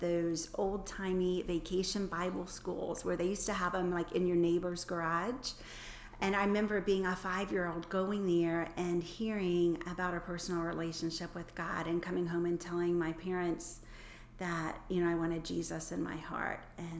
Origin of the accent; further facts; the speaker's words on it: Franklin, Tennessee, United States; also born or lived in Brentwood / Spring Hill; I grew up here in the Franklin area, one of those few rare people that actually are from the area that they live in.